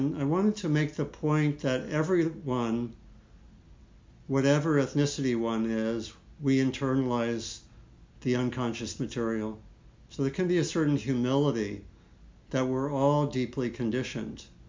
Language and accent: English; Maryland, United States; also born or lived in Washington, D.C.; I lived in Maryland, where I grew up. I was born in Washington, D.C., parents both from New York. And I grew up in Maryland, outside of D.C., and not far from an African-American community.